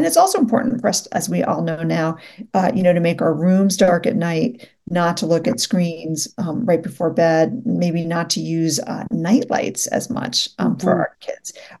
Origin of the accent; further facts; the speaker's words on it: New York City, New York, United States; So I grew up in New York City, actually, which is not, you might think, so close to nature.